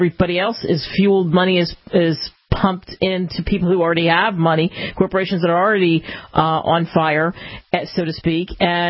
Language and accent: English; Pennsylvania, United States; I grew up in having an opinion growing up outside of Philadelphia.